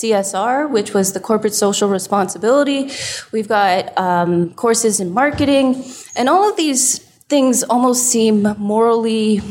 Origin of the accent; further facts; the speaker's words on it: Toronto, Ontario, Canada; Pretty much, okay. Yeah. Different cities, but pretty much like all within the GTA.